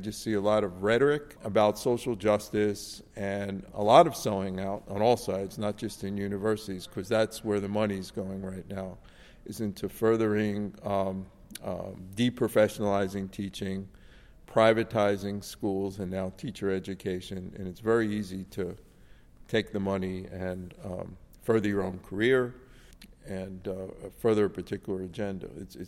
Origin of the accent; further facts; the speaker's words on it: Philadelphia, Pennsylvania, United States; I grew up in Philadelphia and went to public schools